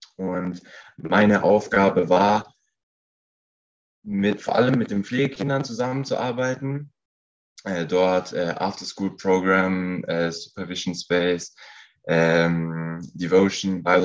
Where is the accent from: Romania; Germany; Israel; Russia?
Russia; Ich bin als Missionarskind aufgewachsen in Russland